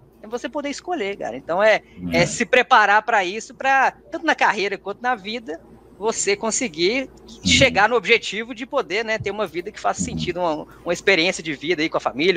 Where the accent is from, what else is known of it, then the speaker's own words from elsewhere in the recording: Belo Horizonte, Minas Gerais, Brazil; moved away as an adult; also born or lived in Pará; Mudei para Imbres, lá no Pará. Só que eu sou mineiro, eu sou de BH.